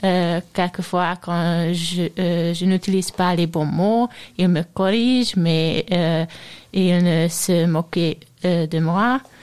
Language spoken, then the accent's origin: French; Budapest, Hungary; French is a second language; Je viens de Budapest, la capitale de la Hongrie.